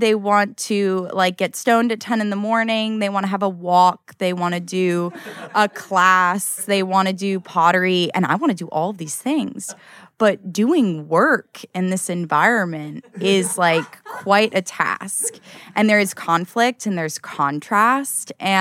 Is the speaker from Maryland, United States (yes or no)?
no; California, United States; And also grew up, born and raised in California, had never heard of it until I was like 20.